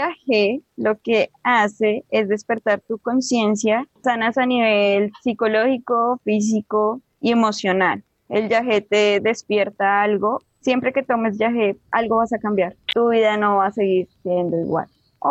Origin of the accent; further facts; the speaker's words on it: Bogotá, Colombia; Tengo 26 años, soy de Bogotá.